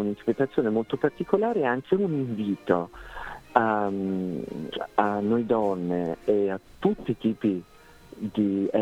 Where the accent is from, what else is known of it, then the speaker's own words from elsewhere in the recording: Cuba; perché sono cresciuta a Cuba, dove le bambine avevano già il seno a 12 anni